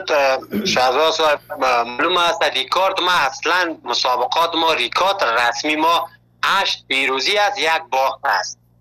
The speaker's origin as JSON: {"language": "Persian", "country": "Afghanistan", "moved": "yes", "lives_now": "Malatya, Turkey", "said": "اول که از افغانستان آمدیم در یک جای یک شهر شهر مالاتیا"}